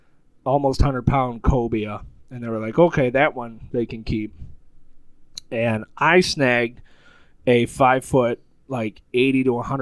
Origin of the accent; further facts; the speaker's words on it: Michigan, United States; But yeah, the lady's like, where are y'all from? And I was like, we're from Michigan.